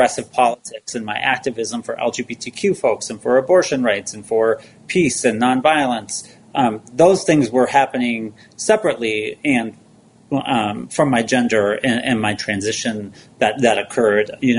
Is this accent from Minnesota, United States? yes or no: yes; Minnesota, United States; as you said, I grew up in Minnesota, right? I'm a child of the 80s and 90s here in the suburbs.